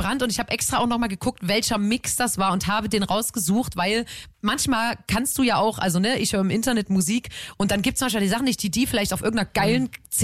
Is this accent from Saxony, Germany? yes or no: yes; Chemnitz, Saxony, Germany; Wir kommen aus Chemnitz, kann man da dazu sagen.